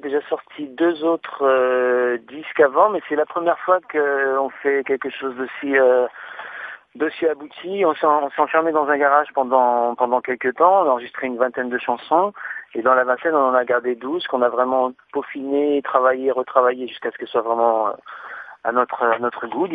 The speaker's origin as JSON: {"language": "French", "town": "Laval", "region": "Pays de la Loire", "country": "France", "lives_now": "Montpellier, France", "said": "Je suis originaire de Mayenne, de Laval. J'ai pas mal joué dans le coin, autour de Laval, Rennes, dans toute la Bretagne. Je vis actuellement à Montpellier."}